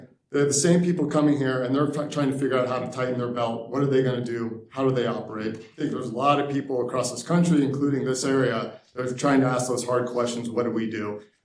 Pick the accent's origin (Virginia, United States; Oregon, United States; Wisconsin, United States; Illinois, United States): Illinois, United States; Chicago; also born or lived in Dallas; I come from Chicago.